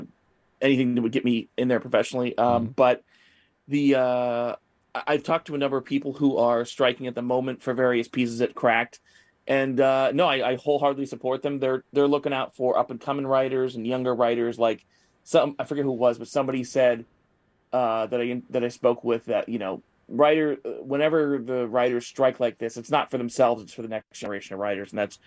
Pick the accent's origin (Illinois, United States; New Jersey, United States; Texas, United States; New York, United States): New York, United States; I grew up in Orange County, New York, which is about an hour north of New York City, give or take.